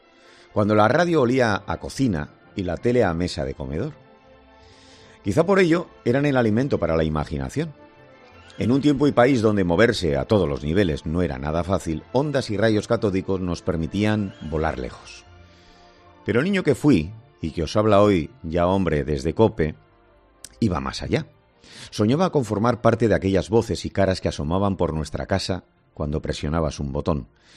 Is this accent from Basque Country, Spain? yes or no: yes; Bilbao, Basque Country, Spain; born there; en 1966, cuando yo nací en Bilbao